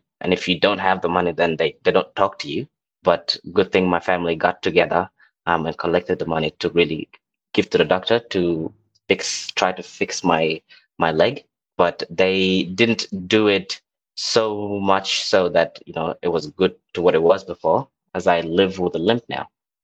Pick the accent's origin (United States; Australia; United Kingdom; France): Australia; Melbourne, Victoria; now in Canberra, Australia; When I came here from Melbourne, people were like, Canberra, just you wait, Canberra, it's pretty cold.